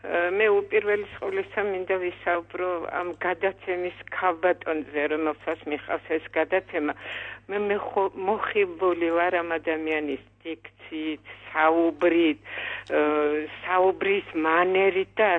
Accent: Sukhumi, Abkhazia, Georgia; იცით მე სოხუმელი გახლავართ, პედაგოგი ვარ

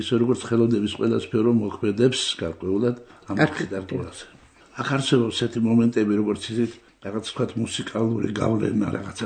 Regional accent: Tbilisi, Georgia; მე გავიზარდე მთაწმინდა სოლოდაქში, შესაბამისად იმ თბილისში, რომელსაც უფლება ხატაროს სახელო თბილისია.

